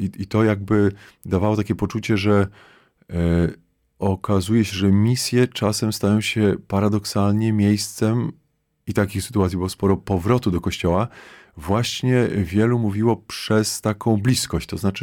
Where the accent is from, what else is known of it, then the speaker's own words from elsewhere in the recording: Lublin, Lublin Voivodeship, Poland; born there; Ja w ogóle pochodzę też z diecezji lubelskiej, urodziłem się w Lublinie